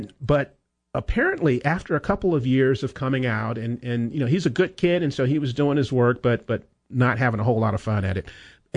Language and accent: English; Arizona, United States; when I was growing up in Arizona, my mom had me out there in 95-degree heat weeding in an Arizona garden.